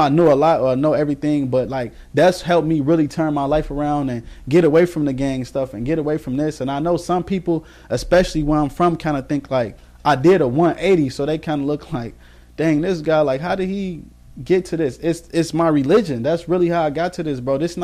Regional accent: Minnesota, United States; And so like I said, I'm from Minnesota, so it's a big ummah there. Like, so I grew up around a lot of Muslims, but I didn't really know that much about it.

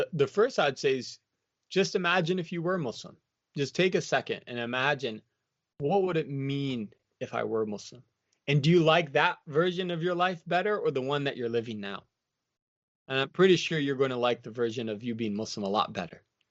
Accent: Massachusetts, United States; because we literally were neighbors growing up in Massachusetts.

